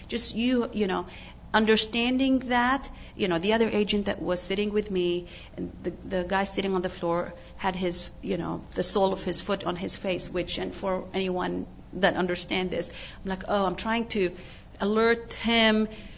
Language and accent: English; Lebanon; I've heard them growing up in Lebanon all my life.